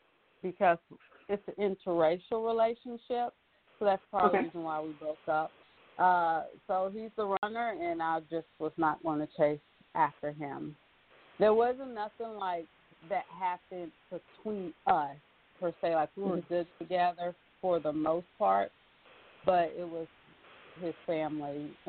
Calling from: North Carolina, United States; I'm calling from North Carolina.

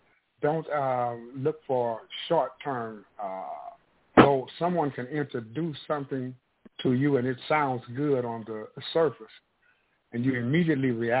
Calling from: St. Louis, Missouri, United States; calling in from St. Louis, Missouri.

